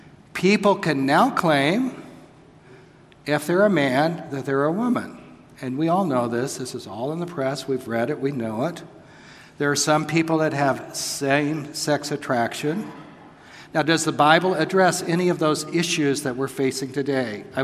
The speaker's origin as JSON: {"language": "English", "region": "New Mexico", "country": "United States", "tie": "born or raised there", "said": "If you're walking near where I grew up in New Mexico at a high altitude"}